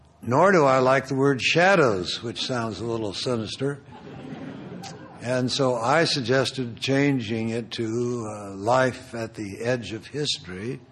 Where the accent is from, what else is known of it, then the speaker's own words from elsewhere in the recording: Nebraska, United States; I don't want to repeat everything that's in the first part of the book about my growing up in Nebraska